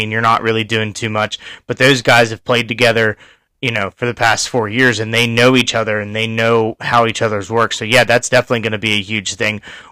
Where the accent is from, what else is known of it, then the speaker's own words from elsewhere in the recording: Ohio, United States; now in West Virginia, United States; Yeah, but I still sit on Ohio side.